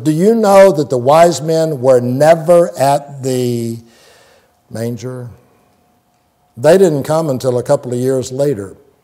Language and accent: English; Plant City, Florida, United States; when I grew up in Plant City, Kathleen was not exactly our favorite team